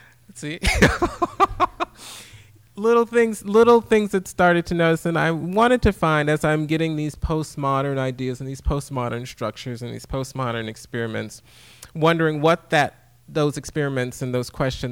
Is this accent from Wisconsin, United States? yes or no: yes; Milwaukee, Wisconsin, United States; the reason I mentioned growing up in Milwaukee. Milwaukee's a very segregated city